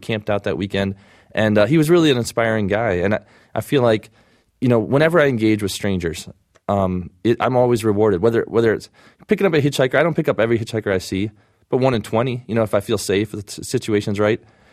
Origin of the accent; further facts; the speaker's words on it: Ann Arbor, Michigan, United States; also born or lived in Los Angeles; You know, I live in Ann Arbor, Michigan, my hometown, mm-hmm. and I live in Los Angeles part of the time.